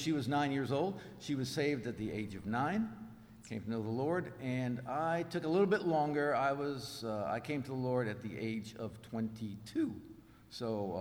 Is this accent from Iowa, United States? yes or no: no; Marshall, Texas, United States; So we're bringing greetings from Marshall, Texas, and from Malaysia. This is our first trip to Alaska ever, yeah. And it's great to be here in your big state that's bigger than our state, Texas.